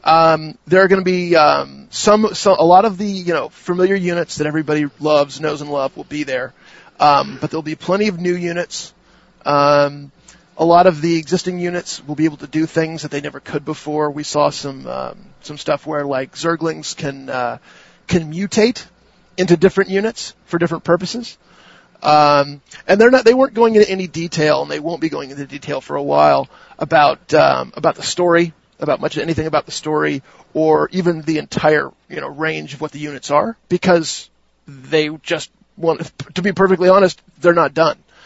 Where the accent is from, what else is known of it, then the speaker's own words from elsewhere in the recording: United States; as an American